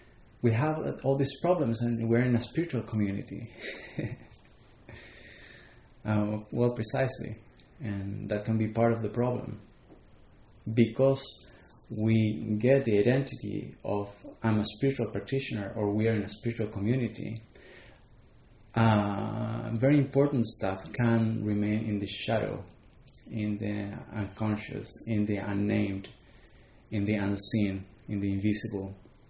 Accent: Chile; I was raised Catholic in Chile

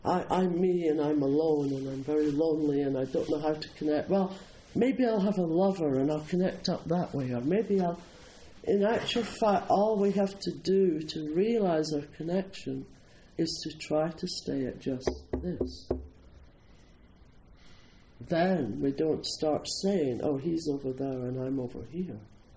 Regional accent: Scotland, United Kingdom; accent: Scottish; What? Wait, do you understand Scottish?

